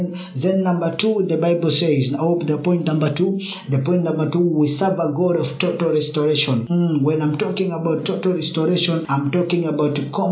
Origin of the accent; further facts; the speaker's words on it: Dar es Salaam, Tanzania; from Dar es Salaam, Tanzania.